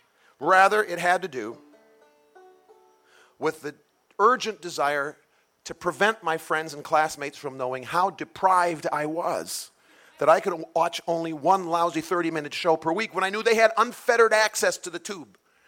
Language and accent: English; Milwaukee, Wisconsin, United States; my hometown team, the Milwaukee Braves, hosted the true center of the axis of evil, the New York Yankees.